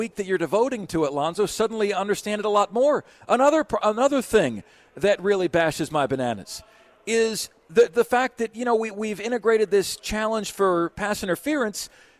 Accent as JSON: {"language": "English", "town": "Tampa", "region": "Florida", "country": "United States", "said": "I'm from Tampa, and I always say to people, Steve"}